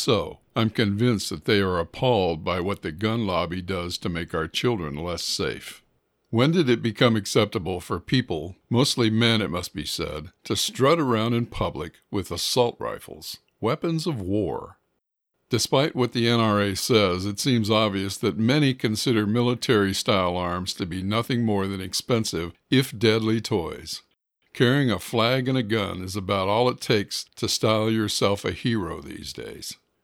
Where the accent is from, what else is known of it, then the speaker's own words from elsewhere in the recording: Intermountain West, United States; born there; I was born in the Intermountain West and raised in a military family. Most of the people I knew growing up owned and used guns.